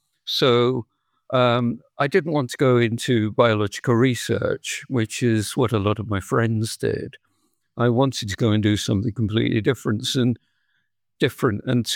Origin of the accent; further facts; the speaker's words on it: England, United Kingdom; I'm English. I'm a Christian.